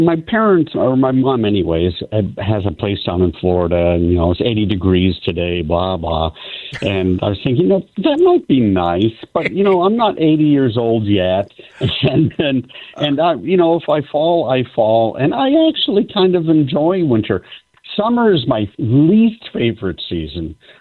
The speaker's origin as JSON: {"language": "English", "country": "Canada", "tie": "born or raised there", "said": "I grew up in the Great White North up in Canada, and we lived about halfway up to the Arctic Circle."}